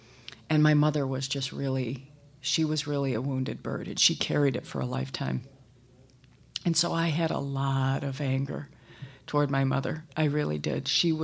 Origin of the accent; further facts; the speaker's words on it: Michigan, United States; now in Los Angeles, United States; I was paying off student loans here in Los Angeles. Again, I'm originally from Michigan